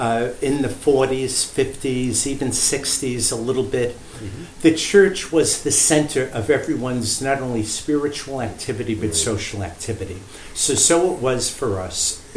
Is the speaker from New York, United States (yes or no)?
yes; Brooklyn, New York, United States; I was born in Brooklyn in 1945, many years ago, as the youngest of seven children. My parents were Irish immigrants